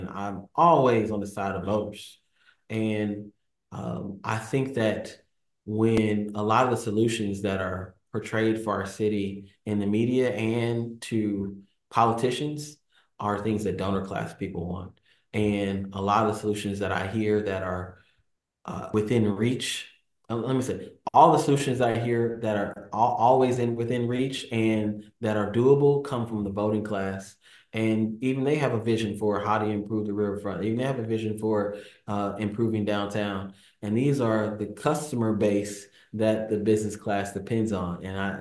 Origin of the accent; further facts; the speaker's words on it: Jefferson City, Missouri, United States; I didn't grow up in this culture. I grew up in the Jeff City culture, which is for all it's talked about, it's much more professional.